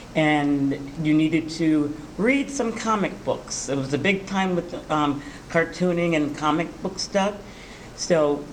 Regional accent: Stratford, Connecticut, United States; I grew up in Stratford, actually at the same address that I just before mentioned.

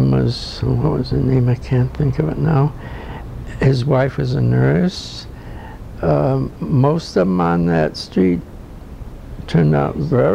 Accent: Ireland; Incidentally, on that job there was, I'm Irish, there was a Scotch fellow from Scotland, and there was a Jamaican.

